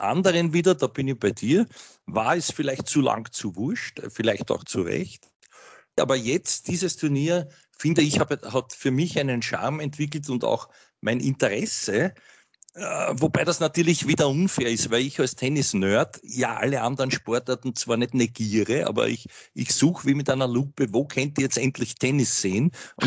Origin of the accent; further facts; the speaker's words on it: Austria; als Österreicher